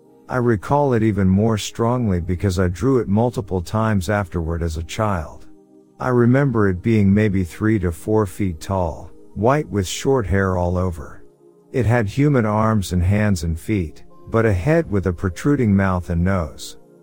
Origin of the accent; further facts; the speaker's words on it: Michigan, United States; I'm from Michigan. What more, I'm from a small town where there are still dirt roads and plenty of small and large forested areas.